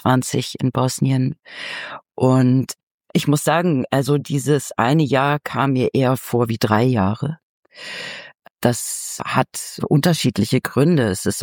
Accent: Germany; moved away as an adult; also der Wegzug aus Deutschland war eben verbunden mit meinem Gefühl, dass ich nie wieder einen Fuß in meine Heimat setze.

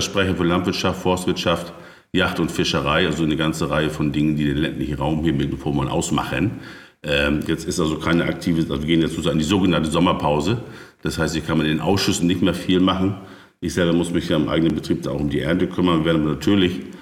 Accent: Germany; born there; Na, ich bin ja Baujahr 1963 an der Nordsee geboren ursprünglich

